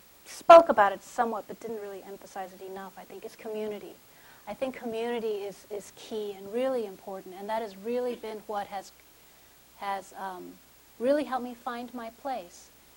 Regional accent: California, United States; I was born and raised in California. My parents are immigrants. I came here for graduate school in the philosophy department

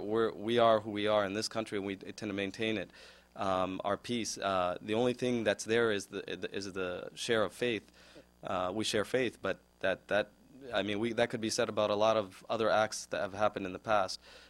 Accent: United States; I mean, we're here as American Muslims, so that's both parts of that are our identity.

